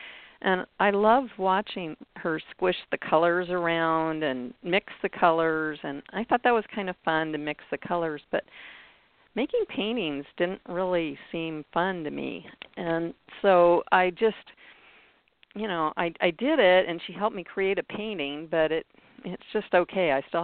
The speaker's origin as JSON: {"language": "English", "region": "California", "country": "United States", "tie": "born or raised there", "said": "I was growing up in Shasta County on a ranch that was really, really remote."}